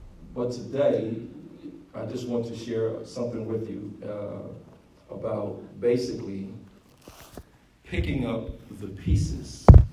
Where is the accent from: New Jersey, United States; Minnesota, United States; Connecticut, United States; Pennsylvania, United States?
Pennsylvania, United States; Philadelphia; I mean, I do know that the Philadelphia Eagles are the champions. They did win the Super Bowl. It is my hometown.